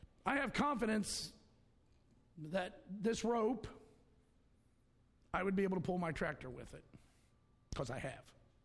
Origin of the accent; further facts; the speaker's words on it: Ohio, United States; I said, I grew up in Ohio. Knock yourselves out. I don't want to see any more snow.